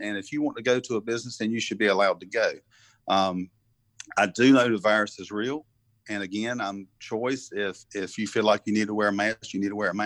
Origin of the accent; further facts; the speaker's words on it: Southport, United States; You know, I was born and raised in Southport. I know how valuable our waters are.